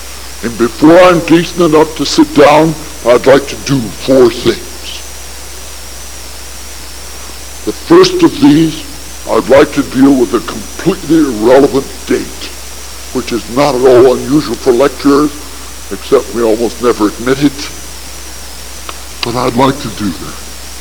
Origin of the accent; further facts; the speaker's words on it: Nebraska, United States; And where I grew up in Nebraska, we knew that the original copy of the Bible was someplace near Jerusalem.